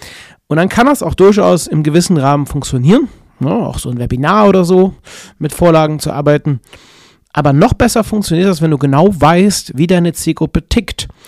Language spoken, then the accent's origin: German; North Rhine-Westphalia, Germany; Das sagt man bei uns in Köln und in Aachen im Rheinland immer.